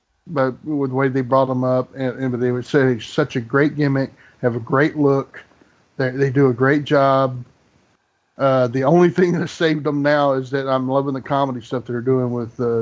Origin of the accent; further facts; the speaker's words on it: Texas, United States; they're not football players, you big Texas moron, and I'm from Texas, so I can say it.